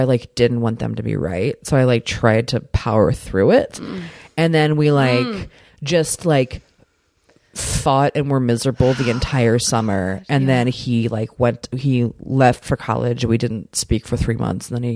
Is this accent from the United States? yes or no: yes; Maryland, United States; Like I'm from Maryland, move please.